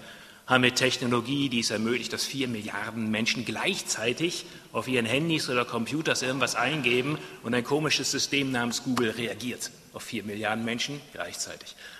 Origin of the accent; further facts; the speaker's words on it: Germany; ich bin aufgewachsen, natürlich in Deutschland, wie an meinem Akzent zu erkennen, in Deutschland aufgewachsen.